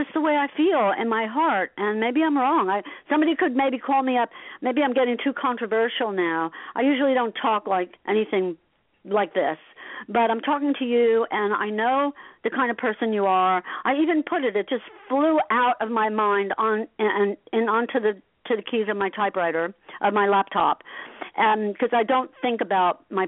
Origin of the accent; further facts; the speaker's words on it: Asbury Park, New Jersey, United States; It was very cool growing up in Asbury